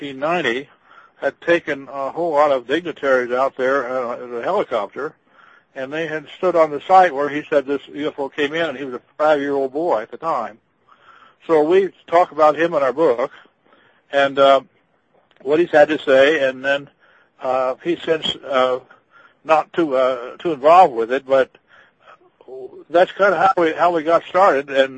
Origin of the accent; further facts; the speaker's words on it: Kansas City, Missouri, United States; now in Medford, United States; No, I'm in Medford, Oregon.